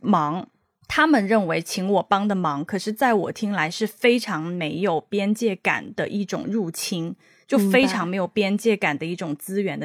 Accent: Shenzhen, Guangdong, China; 我们家是在深圳嘛、嗯、所以我基本上就是在深圳长大

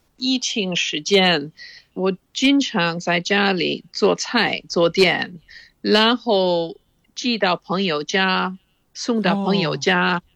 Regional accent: Oxford, South East England, United Kingdom; Chinese is a second language; 我在牛津长大的时候，我父母非常开放。我母亲在牛津教外国留学生英语，所以我们经常有外国留学生住在我们家。

